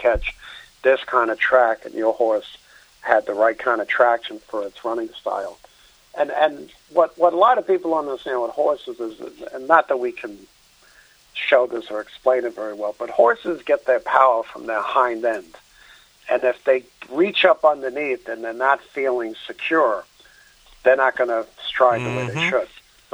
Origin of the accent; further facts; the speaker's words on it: New York City, New York, United States; When I was living in New York City, when I grew up in New York City, you'd wait for a day where it rained to go to Aqueduct